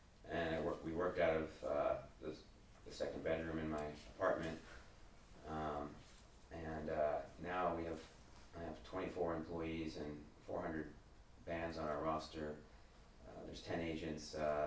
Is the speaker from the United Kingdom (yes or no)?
no; Chicago, Illinois, United States; I'm from Chicago, Illinois, in the US.